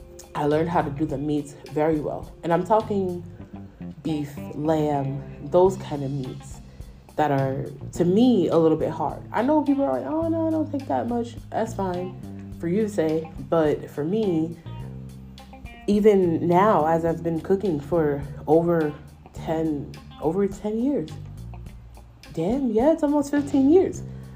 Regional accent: United States; Because I'm Black American. And Black American households, I think we rarely step into other cuisines because we have our own cuisines.

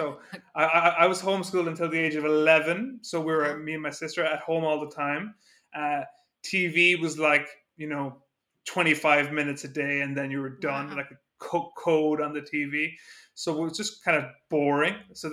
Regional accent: Ireland; I'm from Ireland, rural Ireland, so in the middle of nowhere where it's kind of just fields and Guinness, etc.

